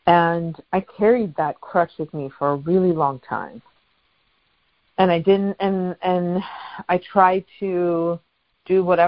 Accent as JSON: {"language": "English", "country": "Pakistan", "tie": "born or raised there", "said": "So I am the youngest of 4 girls. And I grew up in Pakistan, but my heritage is Afghani, and I grew up in a violent home."}